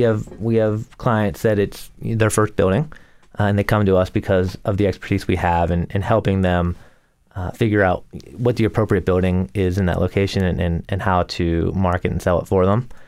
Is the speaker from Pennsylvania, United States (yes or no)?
yes; Pittsburgh, Pennsylvania, United States; now in Washington, D.C., United States; I grew up in Pittsburgh.